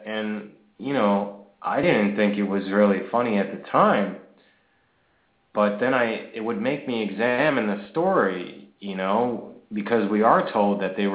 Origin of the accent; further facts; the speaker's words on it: New Jersey, United States; I grew up in New Jersey.